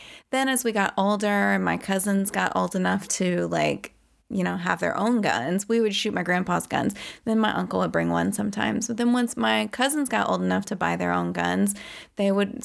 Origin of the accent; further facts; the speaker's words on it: Southern United States, United States; I'm from the South. I always grew up with guns as a recreational activity.